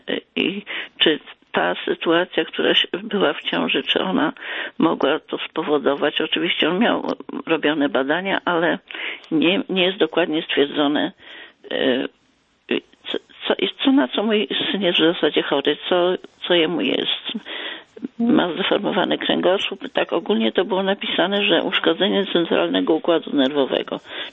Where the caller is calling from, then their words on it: Bydgoszcz, Kuyavian-Pomeranian Voivodeship, Poland; Ja, z Bydgoszczy.